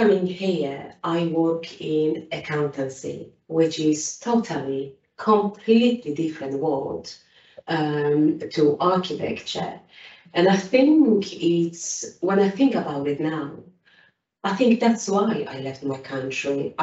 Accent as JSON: {"language": "English", "country": "Poland", "second_language": "English", "moved": "as an adult", "lives_now": "United Kingdom", "said": "So I'm coming from Poland, and why UK? I think it was the fact that I was looking for new opportunities and definitely new challenges. Coming from a small town in Poland"}